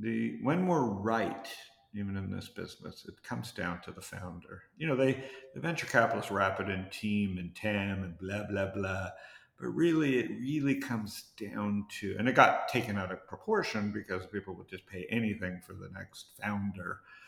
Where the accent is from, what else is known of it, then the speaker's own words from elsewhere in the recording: Toronto, Ontario, Canada; now in United States; I'm a Jew from Toronto.